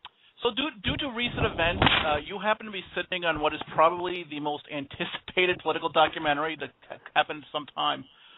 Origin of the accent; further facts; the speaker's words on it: New York, United States; Now, I'm from New York, so liberal hatred